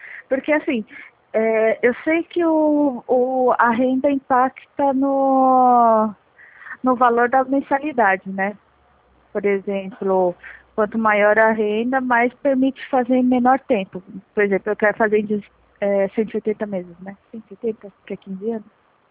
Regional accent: São Paulo, Brazil; E eu sou de São Paulo.

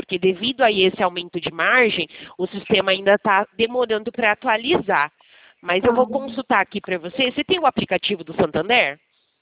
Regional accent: São Paulo, Brazil; eu sou do interior de São Paulo.

